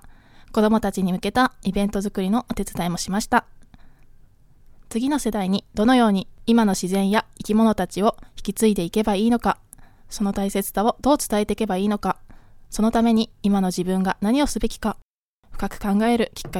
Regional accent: Shizuoka, Japan; now in Fujisawa, Japan; 私が生まれ育った静岡市とは大きく異なり、身近に豊かな自然を感じることができます。

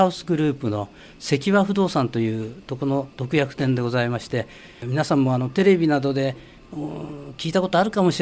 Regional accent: Fujisawa, Kanagawa, Japan; 私は生まれも育ちもこの藤沢で一歩も出たことないんですよ。

